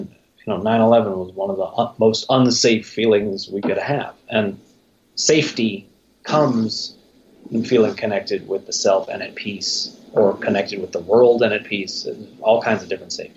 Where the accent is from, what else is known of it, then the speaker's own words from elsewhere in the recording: Cleveland, Ohio, United States; also born or lived in Brooklyn; I'm actually originally from Cleveland, Ohio.